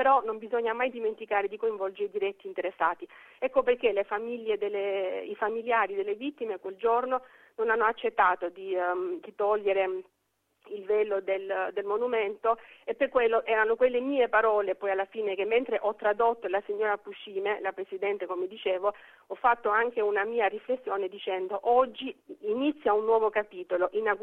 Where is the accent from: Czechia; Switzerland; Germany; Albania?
Albania; io come albanese, ma tutti noi albanesi, Integra Onlus vi ha dato una bara bianca in mano